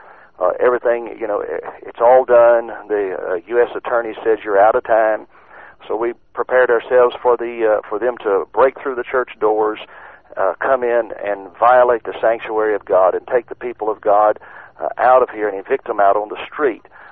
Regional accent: Houston, Texas, United States; I'm a pastor from Houston, Texas

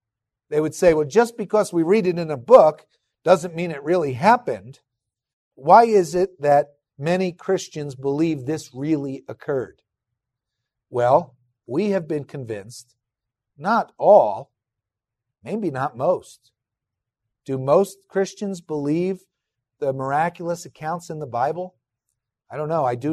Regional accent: New Jersey, United States; In my whole life, I grew up in New Jersey. I didn't see any bulls.

